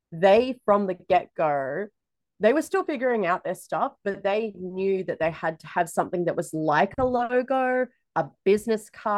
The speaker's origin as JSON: {"language": "English", "country": "Australia", "said": "because I'm Australian"}